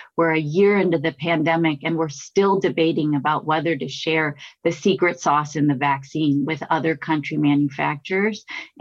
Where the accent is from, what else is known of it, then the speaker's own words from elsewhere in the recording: United States; And as American, I am very concerned about that.